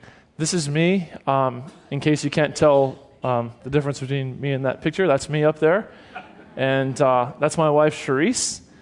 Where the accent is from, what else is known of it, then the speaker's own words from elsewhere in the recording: Key West, Florida, United States; That's where I'm from originally. I was born in Key West, Florida in 1973, so that makes me 41 years old